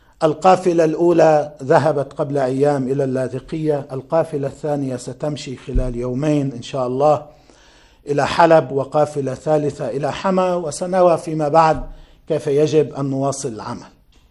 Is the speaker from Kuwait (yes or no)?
no; Lebanon; كالهزة عندنا في لبنان والزلزال في تركيا وفي سوريا